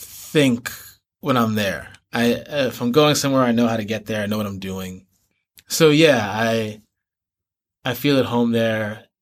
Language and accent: English; New York, United States; I think about myself as a New Yorker in the world. And there's always a degree to which I'm always either home in New York or I'm not home